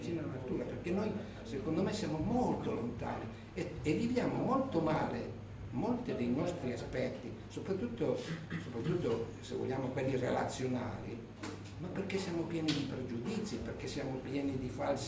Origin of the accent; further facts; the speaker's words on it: Bergolo, Piedmont, Italy; born there; io sono nato a Bergolo e sono figlio di contadini.